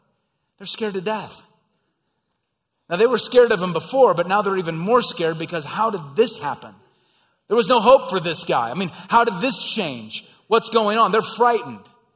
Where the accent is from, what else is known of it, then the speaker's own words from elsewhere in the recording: Midwest, United States; I grew up in the Midwest, saw farms all the time.